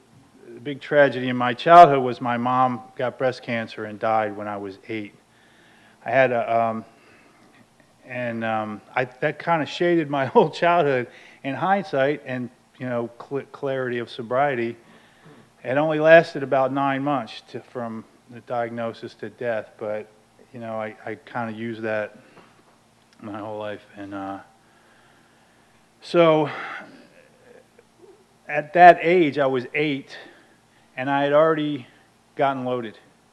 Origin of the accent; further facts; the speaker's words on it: Baltimore, Maryland, United States; I grew up in Baltimore, Maryland, in a family of drinkers.